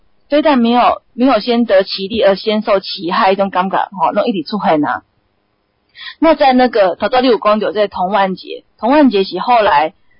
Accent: Yilan County, Taiwan; 因为我自己本身是宜兰的人嘛

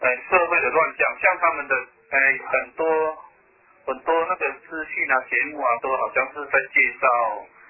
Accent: Taiwan; 是说给我们台湾人听的，

